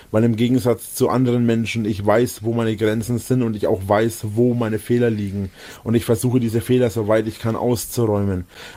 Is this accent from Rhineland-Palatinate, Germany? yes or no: no; Bavaria, Germany; Ich bin Franke mit Leib und Seele, das werde ich immer bleiben